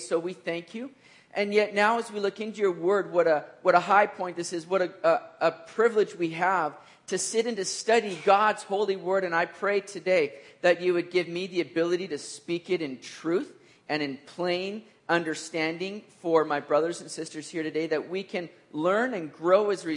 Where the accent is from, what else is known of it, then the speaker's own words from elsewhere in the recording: Canada; I'm a Canadian through and through.